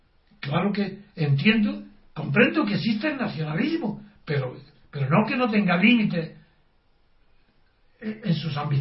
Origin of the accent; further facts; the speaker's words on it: Spain; Porque yo soy patriota español y lo entiendo.